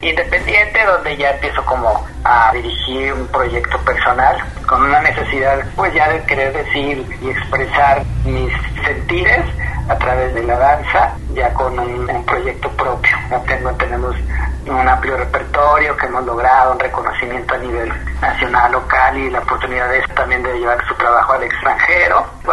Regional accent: Guadalajara, Jalisco, Mexico; soy originario acá de Guadalajara.

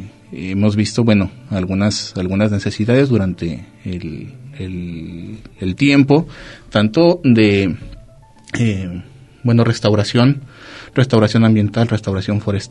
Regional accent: Colotlán, Jalisco, Mexico; no soy originario de Colotlán, de nacimiento, pero sí de corazón, ¿sí? Aquí me crié, aquí he crecido

